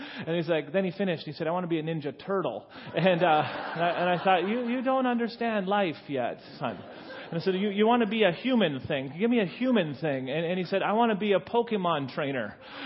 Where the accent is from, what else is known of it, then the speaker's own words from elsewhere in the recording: Nanaimo, British Columbia, Canada; now in Edmonton, Canada; I'm from Edmonton. I'm originally from Nanaimo. I have a family.